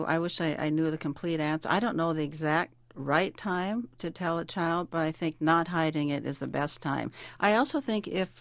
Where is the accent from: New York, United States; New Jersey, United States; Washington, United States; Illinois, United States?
Washington, United States; Seattle; born or raised there; moved away